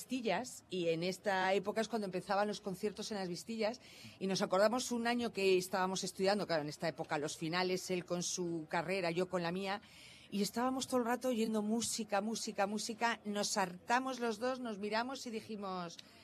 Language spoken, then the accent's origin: Spanish; Madrid, Community of Madrid, Spain; Mi padre es de Cazorla, de Jaén, y mi madre es de Toledo. Así que gata no soy, pero bueno, yo soy madrileña.